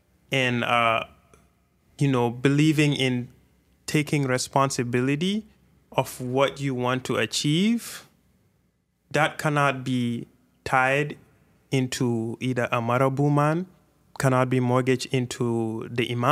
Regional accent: Gambia; in observing the way I was growing up in Gambia and saw how we had way more mosques than, let's say, trade schools

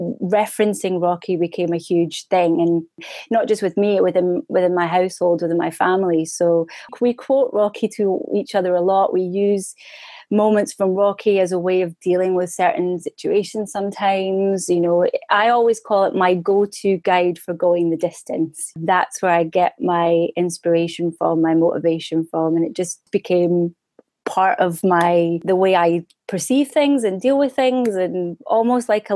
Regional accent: Glasgow, Scotland, United Kingdom; I'm from Glasgow in Scotland, all the way from Bonnie Scotland.

